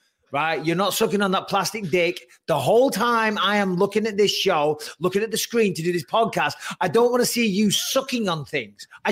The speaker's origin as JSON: {"language": "English", "region": "England", "country": "United Kingdom", "tie": "born or raised there", "lives_now": "California, United States", "said": "Because around here in California, because like growing up in England, I always had my dog off the lead."}